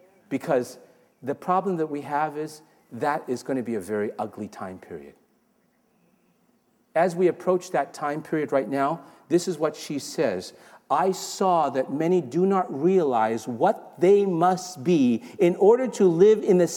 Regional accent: Toronto, Ontario, Canada; I grew up in Toronto, Canada.

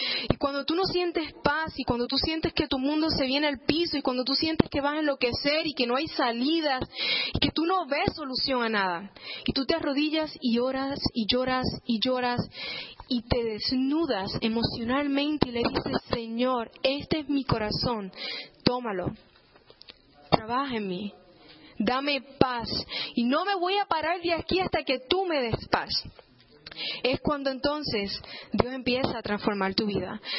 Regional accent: Puerto Rico; moved away as an adult; now in United States; Básicamente yo crecí en Puerto Rico. Se me ofreció una oportunidad para venir a Ohio State a estudiar y así lo hice. Y me vine acá. Puerto Rico era fácil, crecí allí

